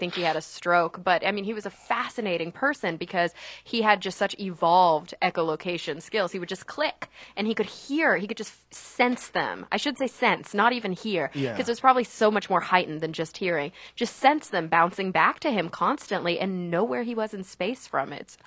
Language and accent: English; Plano, Texas, United States; What is there to do in Texas? Like a suburb of Dallas called Plano.